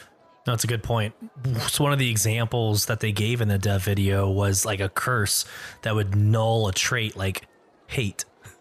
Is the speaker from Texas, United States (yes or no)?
yes; Texas, United States; It's like I'm from Texas.